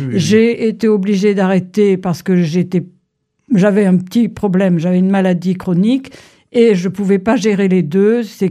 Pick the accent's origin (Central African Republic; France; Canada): France; Pau, Nouvelle-Aquitaine; Alors, je suis paloise d'origine, c'est-à-dire que je viens de Pau. J'ai donc passé toute mon enfance et toutes les périodes scolaires à Pau.